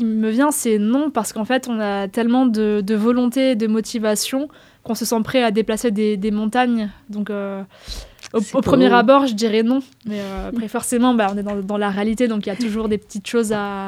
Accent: Nice, Provence-Alpes-Côte d'Azur, France; Alors moi, j'habitais en ville et je ne connaissais que la ville, à vrai dire, parce que j'étais à Nice, je suis originaire de Nice.

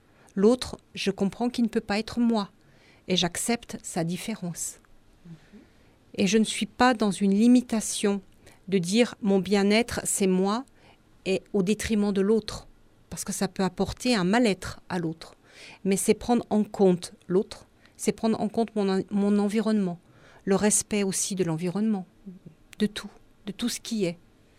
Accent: Auvergne-Rhône-Alpes, France; moved away; nous habitons dans le Diwa depuis peu de temps. Mmh. Nous venons de Haute-Savoie.

